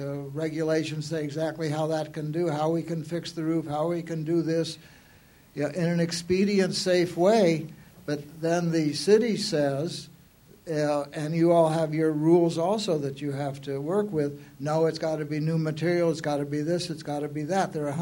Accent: Ann Arbor, Michigan, United States; I grew up in Ann Arbor. I came back here 20 years ago when the Homeless Action Group was active.

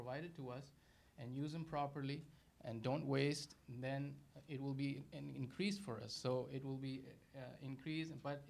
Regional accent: Pakistan; now in United States; I grew up in Pakistan

